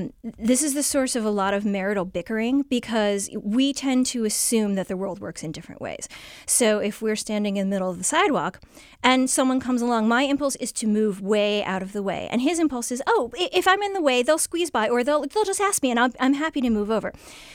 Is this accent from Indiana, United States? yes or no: no; Shaker Heights, Ohio, United States; Well, I remember in the 90s when I was growing up in Shaker Heights